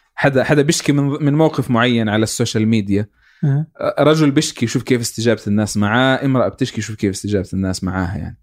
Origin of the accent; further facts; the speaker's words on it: Palestine; ممكن أنا كفلسطيني أروح للجامعة